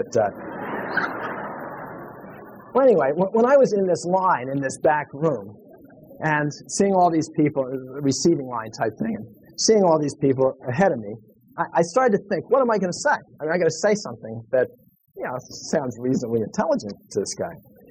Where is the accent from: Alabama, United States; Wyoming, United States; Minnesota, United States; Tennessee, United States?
Minnesota, United States; So I said, " … I'm from Minnesota, and I really hope you're here again next year."